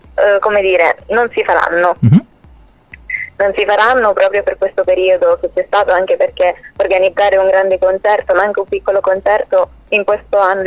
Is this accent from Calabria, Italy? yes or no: yes; Calabria, Italy; anche perché sono calabrese, quindi il mare è la parte fondamentale.